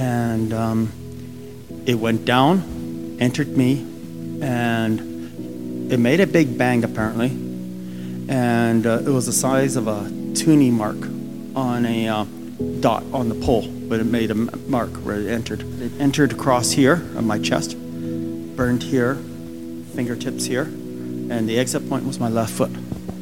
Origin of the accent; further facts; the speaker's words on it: Vancouver, British Columbia, Canada; I was an electrician and born and raised in Vancouver and lived my whole life here.